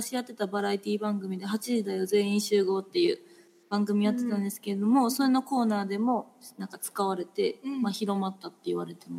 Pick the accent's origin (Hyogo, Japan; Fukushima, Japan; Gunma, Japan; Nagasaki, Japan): Hyogo, Japan; Sanda; 私は三田出身なんですけども、